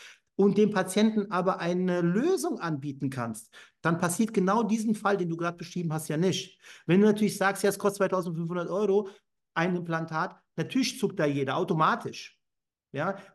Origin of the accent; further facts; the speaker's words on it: Frankfurt, Hesse, Germany; born there; now in Offenbach, Germany; also ich bin gebürtiger Frankfurter Bub, bin aber Wahl-Offenbacher geworden